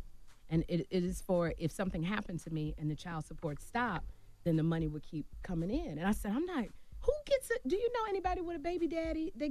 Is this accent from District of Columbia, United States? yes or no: no; Chicago, Illinois, United States; I said, I'm from Chicago. He's from Detroit.